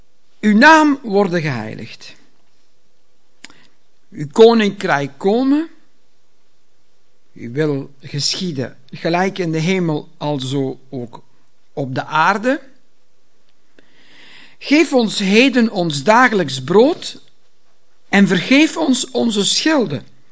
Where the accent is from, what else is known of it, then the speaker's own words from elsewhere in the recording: Belgium; Ik kom uit België, maar ik ben een ras echte Italiaan